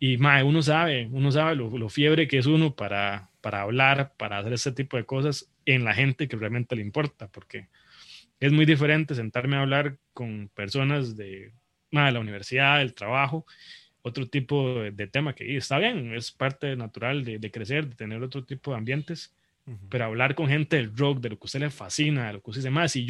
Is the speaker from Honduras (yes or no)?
no; Costa Rica; a veces uno como costarricense, como latino, como muchísimas cosas, es capaz